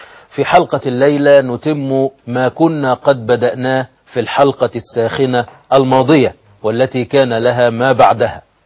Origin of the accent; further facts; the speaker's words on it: Egypt; الدراما الإيرانية عندنا في مصر قد لا تكون أكثر من مسلسل يوسف الصديق